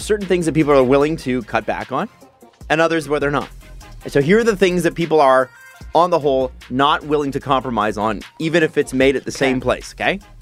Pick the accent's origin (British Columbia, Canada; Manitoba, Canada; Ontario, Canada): Ontario, Canada; Scarborough; I'm from Scarborough. I can say that.